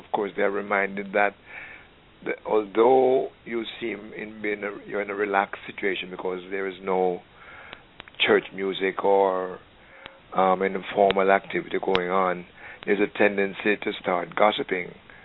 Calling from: Mount Vernon, New York, United States; from Mount

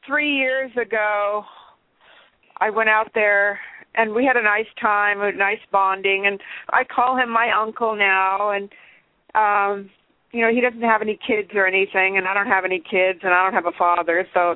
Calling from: California, United States; I'm calling from California.

